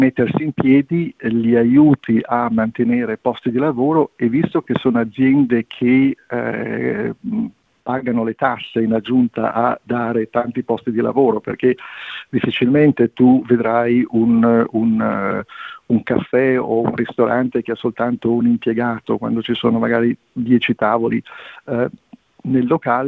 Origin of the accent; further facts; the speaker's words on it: Liguria, Italy; dove tra l'altro da Ligure, ormai probabilmente avrò l'associazione dei Ligure